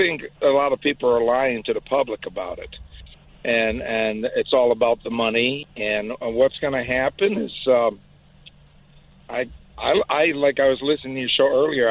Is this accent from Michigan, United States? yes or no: yes; Detroit, Michigan, United States; moved away as an adult; I'm originally from Detroit, worked in the factories and moved out here in 79